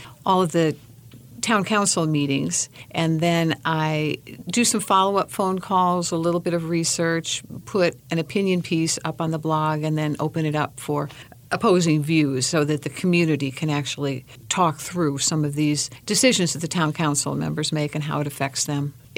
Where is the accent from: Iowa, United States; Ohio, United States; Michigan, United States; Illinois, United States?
Iowa, United States; moved away as an adult; also born or lived in New York; now in Chapel Hill, United States; I grew up in Iowa, and then when I graduated from high school, I took off for New York to seek my fame and fortune and lived there for a number of years and then moved down to Chapel Hill.